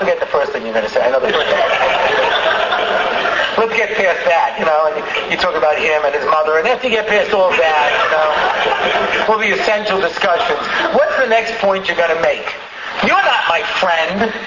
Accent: New York, United States; I grew up in New York in the 70s, out in the suburbs of Long Island.

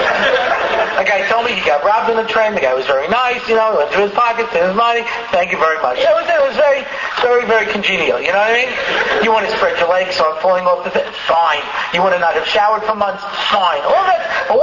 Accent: New York, United States; I grew up in New York in the 70s, out in the suburbs of Long Island.

